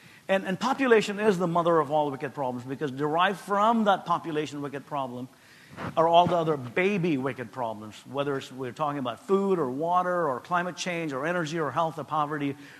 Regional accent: India; I grew up in India at a time in the 1950s and 1960s when India was a basket case.

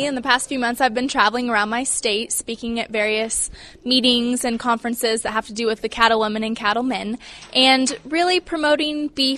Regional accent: California, United States; I'm from California.

